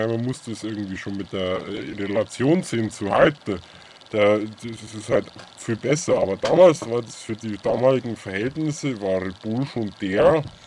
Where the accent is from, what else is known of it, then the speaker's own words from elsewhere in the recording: Munich, Bavaria, Germany; bin aus München